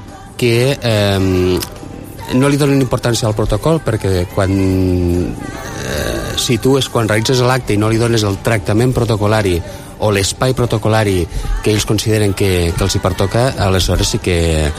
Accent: Lleida, Catalonia, Spain; born there; A Lleida, al barri de Pardinyes.

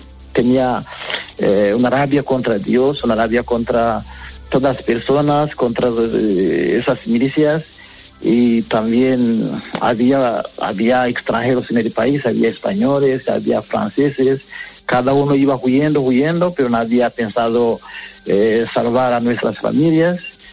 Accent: Kiziguro, Eastern Province, Rwanda; Spanish is a second language; yo nací en Ruanda, en Kiziguro. Mi familia es una familia católica. Entonces, he estudiado en Kiziguro, en una escuela católica.

